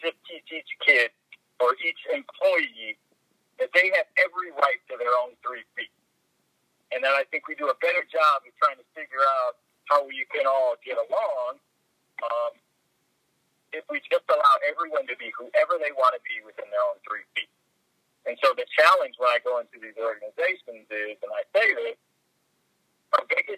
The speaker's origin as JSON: {"language": "English", "town": "Detroit", "region": "Michigan", "country": "United States", "tie": "born or raised there", "said": "So when I was growing up in Detroit, play backyard basketball."}